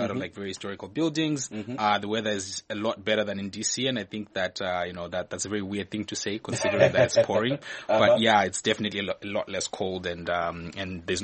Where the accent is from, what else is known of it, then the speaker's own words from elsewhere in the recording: Zimbabwe; I'm from Zimbabwe, a very soft spot for home, right?